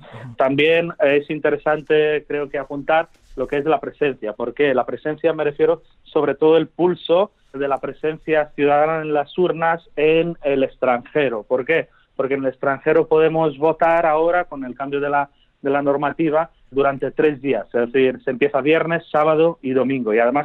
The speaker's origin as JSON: {"language": "Spanish", "country": "Romania", "tie": "born or raised there", "second_language": "Spanish", "moved": "as an adult", "lives_now": "Spain", "said": "yo soy de Rumanía, nací en Rumanía, crecí en Rumanía hasta los 18 años y ahora mismo estoy viviendo en España desde los 18, donde estudié Derecho y desarrollé mi actividad profesional."}